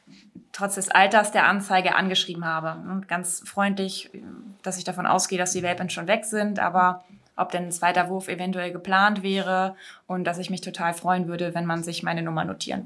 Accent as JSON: {"language": "German", "region": "Lower Saxony", "country": "Germany", "said": "als bei uns in Niedersachsen"}